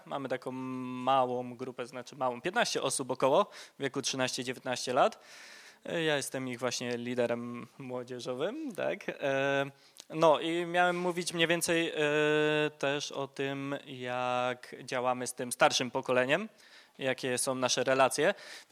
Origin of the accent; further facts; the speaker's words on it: Kuźnia Raciborska, Silesian Voivodeship, Poland; Mam 23 lata, też jestem z Kuźni Raciborskiej, z kościoła.